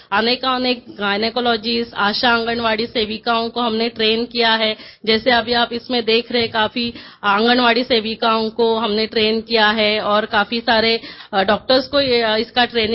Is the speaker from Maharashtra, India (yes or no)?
yes; New Panvel, Maharashtra, India; मैं न्यू पनवेल से हूँ